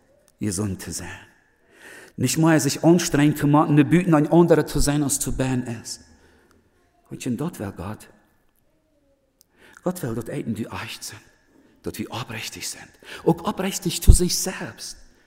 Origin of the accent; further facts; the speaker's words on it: Russia; German is a second language; Ich dachte, so viel Deutsch kann ich nicht. Wie Deutsch wie bei uns in Russland, wie dort eine Fremdsprache.